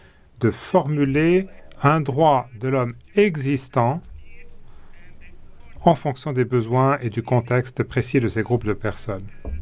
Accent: Kerala, India; Moi, je viens d'une région côtière de l'Inde, de l'État du Kerala.

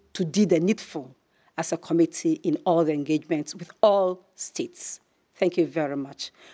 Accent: Ghana; As you know, because I come from Ghana, by our principles, I wasn't involved.

